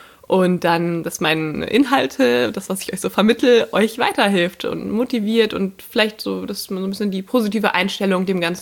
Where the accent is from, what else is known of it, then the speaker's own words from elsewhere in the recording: Schleswig-Holstein, Germany; Ich komme aus Schleswig-Holstein, also Ostholstein im Norden Deutschlands, direkt an der Ostsee. Hier ist es richtig schön.